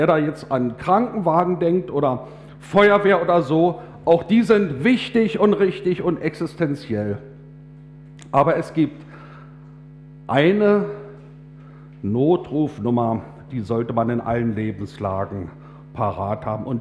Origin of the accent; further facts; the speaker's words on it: Brandenburg, Germany; Ich soll herzliche Grüße ausrichten aus meiner Heimatgemeinde in der Uckermark. Also da sind einige Uckermärker auch heute in Gedanken